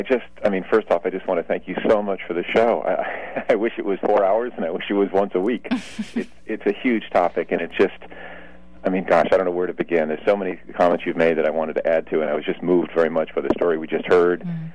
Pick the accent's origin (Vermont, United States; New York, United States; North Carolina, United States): New York, United States